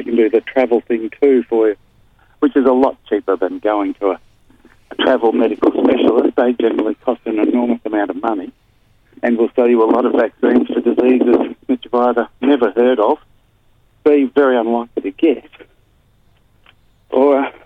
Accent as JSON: {"language": "English", "country": "Australia", "said": "In Australia, as an Australian, one of the great things"}